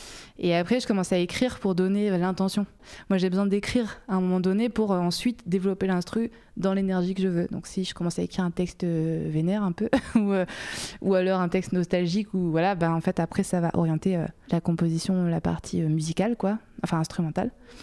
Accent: Réunion, France; comme j'ai grandi à La Réunion, là-bas, on écoute beaucoup de tout ce qui est musique dancehall, reggaeton, tout ça.

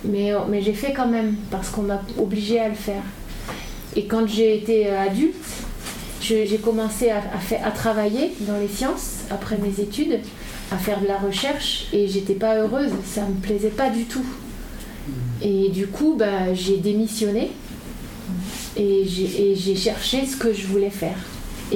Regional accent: France; C'est difficile de dire ça, mais moi je le ressens comme ça en tant que Française.

